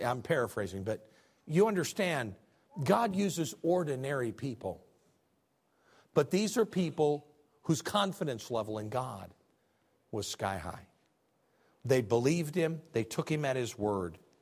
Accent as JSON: {"language": "English", "region": "Illinois", "country": "United States", "tie": "born or raised there", "said": "I'm from Illinois, was where I was born and raised."}